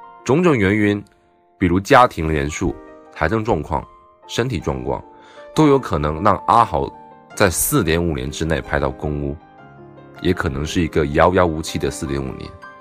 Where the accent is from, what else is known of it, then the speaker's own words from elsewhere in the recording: Hong Kong; 我总有一个疑惑，我们香港人真的在乎谁是特首，谁能投票吗？